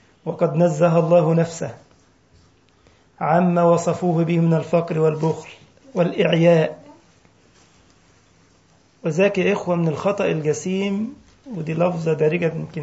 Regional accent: Egypt; حتى عندنا في مصر يقول لك ايه لما يلاقي واحد مستعجل

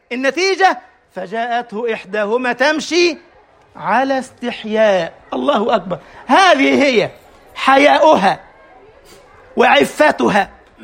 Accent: Egypt; ساقه إليها من بلدنا مصر

